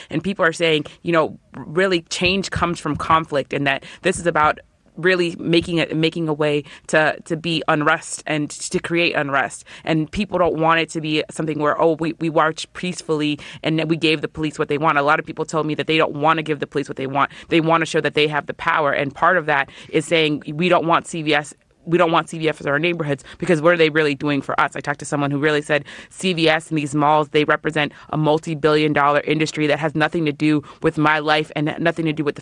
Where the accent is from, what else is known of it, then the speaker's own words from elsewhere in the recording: Miami, Florida, United States; I'm from Miami. There have been protests there.